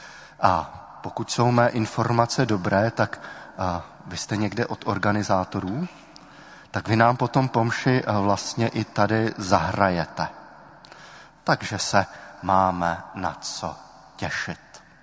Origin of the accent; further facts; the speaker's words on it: Moravian Wallachia, Czechia; pocházím vlastně z Valašska, kde se stále ještě udržují ty různé folklorní tradice